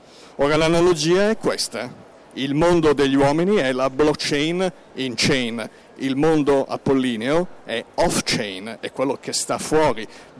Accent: Milan, Lombardy, Italy; mi scuso, io sono milanese, quindi la pronuncerò ovviamente in modo milanese

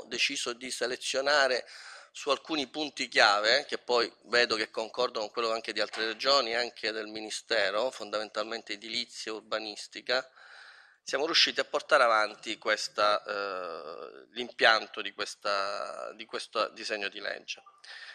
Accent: Sicily, Italy; ma lo posso dire in quanto siciliano, non me lo farei dire da altri

